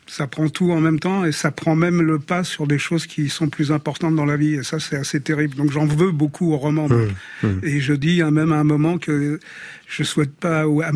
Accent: Paris, Île-de-France, France; born there; j'habitais pas à Paris à l'époque, et quand elle a su que je venais me réinstaller à Paris, parce que je suis un Parisien de naissance

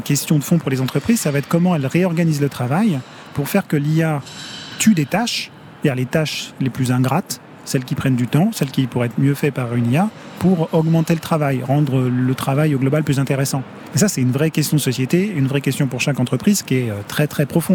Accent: France

